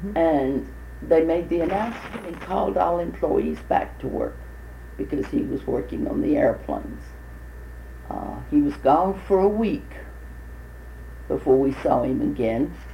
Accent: Macon, Georgia, United States; I was born in Macon, Georgia on August the 10th, 1931. I grew up there in Macon, started school at Bruce Elementary School, and had a pretty good youth running around the neighborhood.

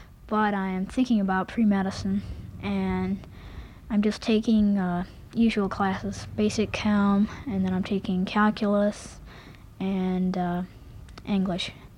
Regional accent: Ionia, Michigan, United States; now in East Lansing, United States; my parents are going to have to commute to Ionia, where they work. We're from Ionia originally, and so they had to get a home that was close to Ionia

